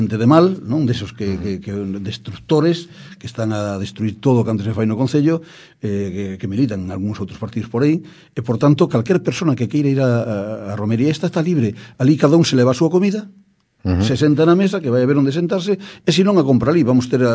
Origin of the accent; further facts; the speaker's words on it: Perillo, Galicia, Spain; son de Perillo, e bebimos a agua da Barreira desde que nacín